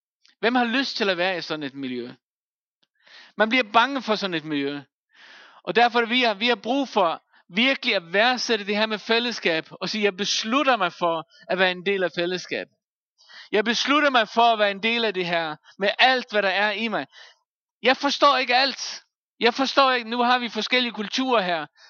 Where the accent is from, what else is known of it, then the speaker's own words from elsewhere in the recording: Faroe Islands; now in Denmark; Jeg kommer fra Færøerne, og jeg har nogle ting med mig fra Færøerne